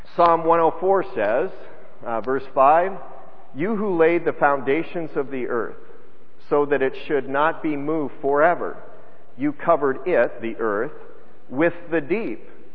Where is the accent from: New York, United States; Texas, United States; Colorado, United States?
Colorado, United States; like in my hometown of Colorado, west of Denver, there's a place called Red Rocks.